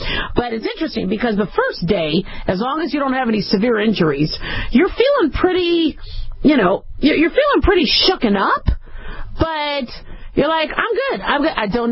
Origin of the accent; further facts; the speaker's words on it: Phoenix, Arizona, United States; I sometimes get an accent, you know, growing up in Phoenix and being around a lot of cowboys, you know.